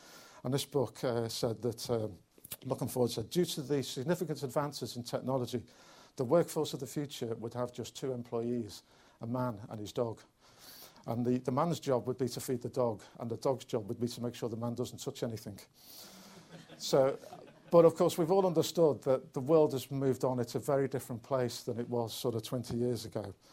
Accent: East of England, United Kingdom; I was from Bedfordshire

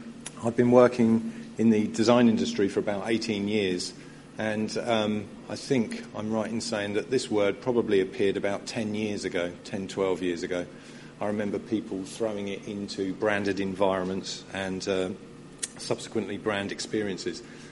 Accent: Brighton, South East England, United Kingdom; I'm from Brighton. I'm from Sussex.

